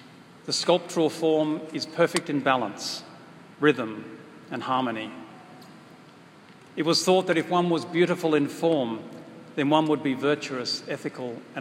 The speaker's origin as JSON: {"language": "English", "country": "Australia", "tie": "born or raised there", "moved": "as an adult", "lives_now": "United States", "said": "When I was growing up in Australia, the culture was very much British-centric. But by that time I left Australia to come here"}